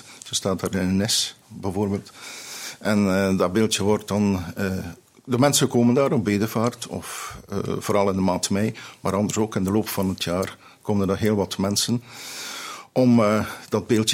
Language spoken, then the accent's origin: Dutch; Bruges, West Flanders, Belgium; born there; ben geboren in Sint-Anna. Sint-Anna moederhuis, zeiden we toen, maar dat is de materniteit. Moederhuis of materniteit Sint-Anna, dat was in stad Brugge zelf.